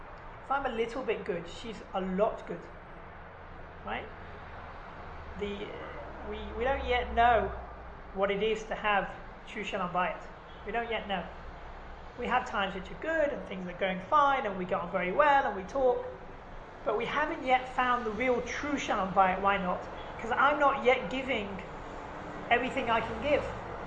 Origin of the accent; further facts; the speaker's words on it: England, United Kingdom; We're English, so you make each other cups of tea in England.